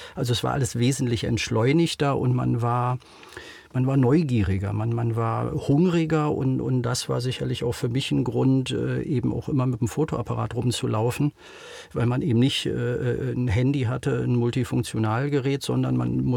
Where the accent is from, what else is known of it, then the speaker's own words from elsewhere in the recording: Berlin, Germany; also ich bin 67 geboren, seit 68 in Berlin, darf mich also schon als Berliner fühlen und auch so sprechen. Bin hier sozialisiert